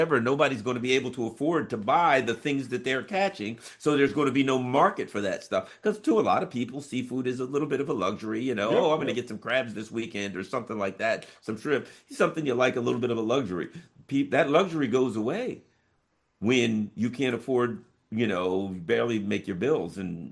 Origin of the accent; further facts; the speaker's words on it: United States; Doggone it, I'm an American, right?